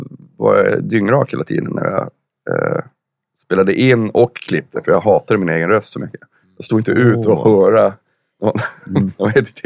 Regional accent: Piteå, Norrbotten County, Sweden; moved away as an adult; now in Stockholm, Sweden; som sagt, och jag flyttade till Stockholm när jag var 19 från Piteå.

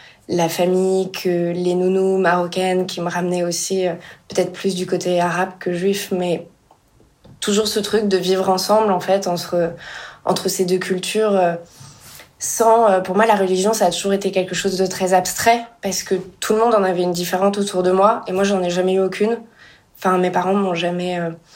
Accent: France; j'ai le côté France, je le sens méditerranéen aussi, j'ai un nom italien, tout le monde me demande en permanence si je suis espagnole. Pour moi, être française, c'est peut-être ce que je ressens le moins en moi

